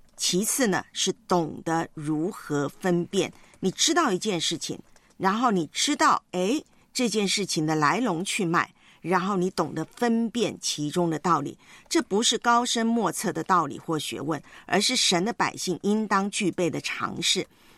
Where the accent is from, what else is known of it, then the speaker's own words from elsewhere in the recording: China; 我们中国人骑马嘛